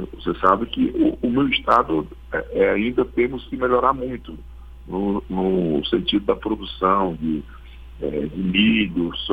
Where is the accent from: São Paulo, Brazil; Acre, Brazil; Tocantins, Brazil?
Acre, Brazil; eu que nasci e me criei no Acre